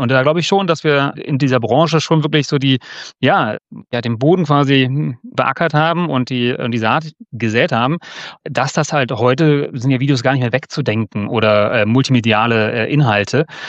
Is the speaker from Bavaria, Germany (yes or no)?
no; Cologne, North Rhine-Westphalia, Germany; Wir kommen ja aus Köln